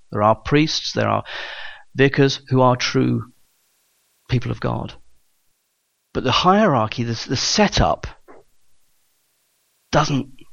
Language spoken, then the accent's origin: English; United Kingdom; Being a Brit, I understand this better than most